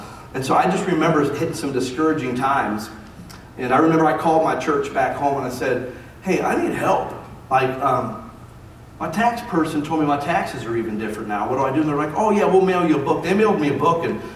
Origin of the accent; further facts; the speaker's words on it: Akron, Ohio, United States; also born or lived in Kansas City, Missouri; I am not from here. I grew up in Akron, Ohio. And I went to Bible school in Kansas City, Missouri.